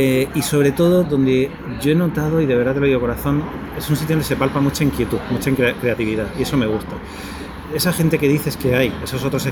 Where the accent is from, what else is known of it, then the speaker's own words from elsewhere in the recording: Almería, Andalusia, Spain; Y yo siempre digo, lo primero, que soy de Almería.